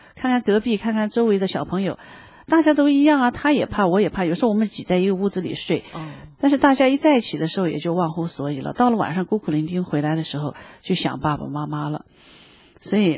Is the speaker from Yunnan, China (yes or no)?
yes; Kunming, Yunnan, China; born there; 我出生在昆明